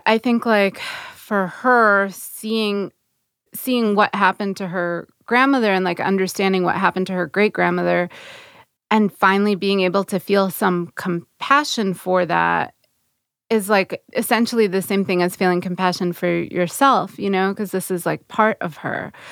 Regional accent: Russia; now in United States; the school I went to, there were not other Russian immigrants. And I felt pretty like interested in being American, but also feeling very much like on the outside of that.

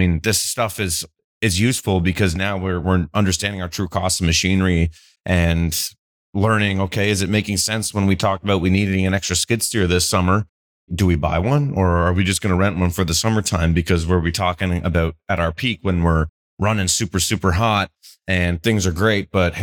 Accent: Canada; I've heard this metric before and people have said, and we're Canadian, $250,000.

